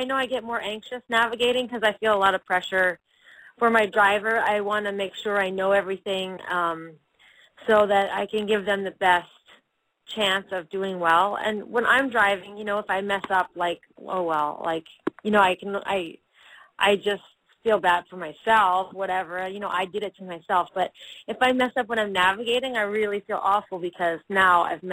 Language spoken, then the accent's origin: English; New England, United States; I grew up in New England, so you know I'm used to these cute little towns.